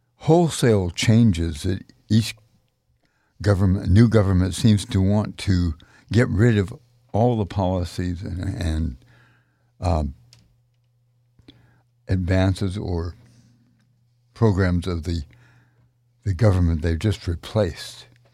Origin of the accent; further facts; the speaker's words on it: United States; moved away; As a former American, I've been here since the early 70s